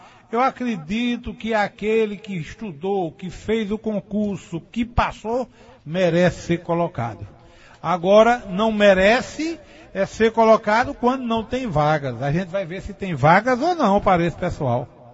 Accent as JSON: {"language": "Portuguese", "town": "São José do Egito", "region": "Pernambuco", "country": "Brazil", "tie": "born or raised there", "said": "Bom dia, ouvintes da Pajéu. E bom dia, ouvintes de minha terra, São José do Egito."}